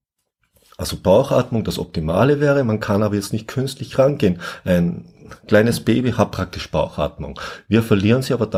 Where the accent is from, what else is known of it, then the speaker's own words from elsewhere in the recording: Austria; Ich komme ja aus Österreich, ich komme aus dem Süden